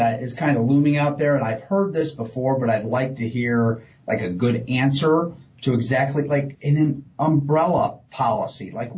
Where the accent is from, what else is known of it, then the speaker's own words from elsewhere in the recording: Pemberville, Ohio, United States; I grew up in Pemberville, Ohio, and so my dad always had us kind of working and moving, and we didn't sleep in on Saturdays, and we were up picking up sticks.